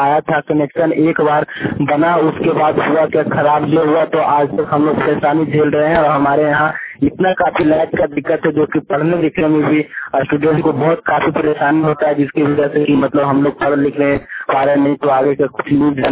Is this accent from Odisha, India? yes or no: no; Bihar, India; मैं सिकंदरा प्रखंड से ग्राम कोनी के रहने वाला हूँ।